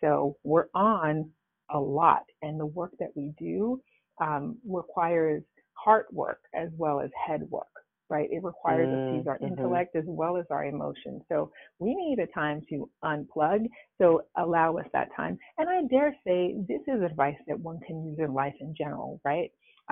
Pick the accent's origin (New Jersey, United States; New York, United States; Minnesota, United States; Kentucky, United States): New York, United States; Queens; I'm a girl from Queens, New York, who married a guy and had a kid.